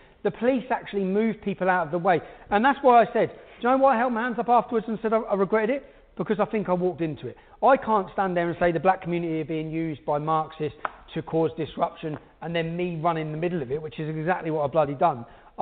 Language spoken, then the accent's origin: English; Luton, East of England, United Kingdom; I was one of them growing up in Luton. I was angry.